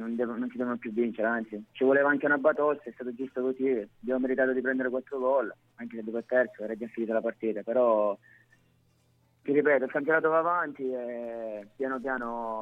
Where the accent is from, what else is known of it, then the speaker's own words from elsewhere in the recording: Palermo, Sicily, Italy; Sono di Palermo, quindi tifo Palermo